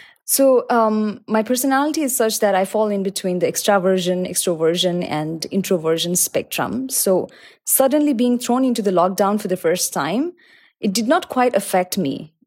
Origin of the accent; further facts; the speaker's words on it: Nepal; now in Dubai, United Arab Emirates; I am definitely loving it here in Dubai as well. However, a part of me is there back in Nepal, back in my home country.